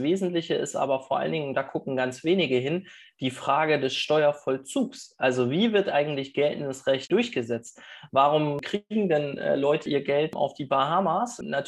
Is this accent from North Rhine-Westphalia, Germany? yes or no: no; Lower Saxony, Germany; bin 37 Jahre alt, verheiratet, eine Tochter. Ich komme hier aus dem Landkreis Celle im wunderschönen Niedersachsen.